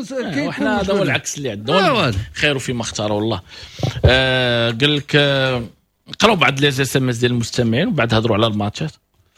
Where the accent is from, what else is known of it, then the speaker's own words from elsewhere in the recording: Morocco; عرفت العقليه عندنا في المغرب